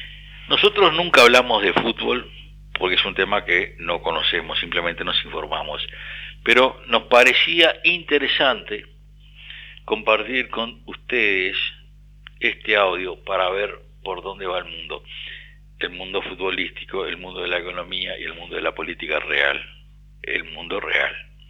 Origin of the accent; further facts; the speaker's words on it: Uruguay; a mí como ciudadano uruguayo me queda la duda